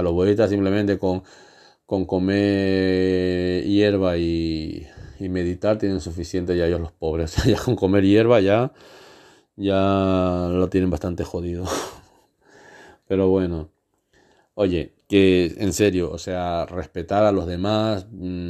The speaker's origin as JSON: {"language": "Spanish", "town": "Arenillas", "region": "El Oro", "country": "Ecuador", "said": "soy de Ecuador, soy de Arenillas"}